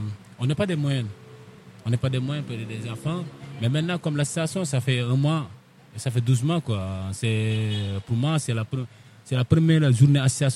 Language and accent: French; Casamance, Senegal; born there; moi, je suis né en Sénégal